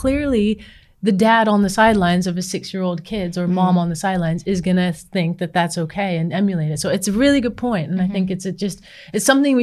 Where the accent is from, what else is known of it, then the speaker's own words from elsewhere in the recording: New Zealand; coming from growing up in New Zealand with an All Black as an uncle